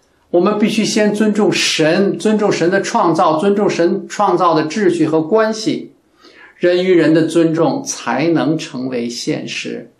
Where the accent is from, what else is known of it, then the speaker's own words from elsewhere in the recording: China; 作为一个中国公民，我真的不愿意提这样的事啊